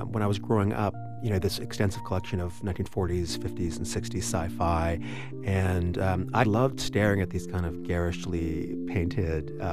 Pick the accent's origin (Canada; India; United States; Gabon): Canada; Vancouver, British Columbia; born there; So I was born in Vancouver, in Canada, and in 1986, we hosted Expo 86, which was a World's Fair.